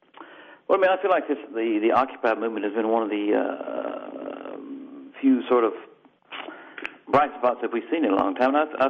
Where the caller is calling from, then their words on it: England, United Kingdom; I'm speaking from England, so I'm a little bit behind the news over in America